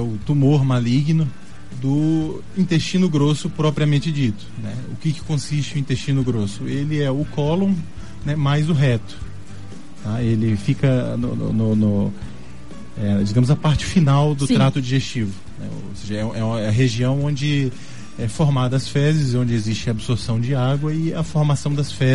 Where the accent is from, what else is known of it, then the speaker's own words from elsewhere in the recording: Brasília, Federal District, Brazil; moved away as an adult; Eu sou de Brasília, né? Brasília? Morei lá até os 20 anos, mas eu fiz faculdade aqui.